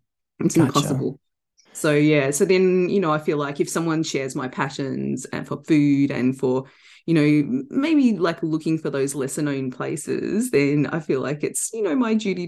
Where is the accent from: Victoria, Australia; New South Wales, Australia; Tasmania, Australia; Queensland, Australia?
Victoria, Australia; Melbourne; my hometown of Melbourne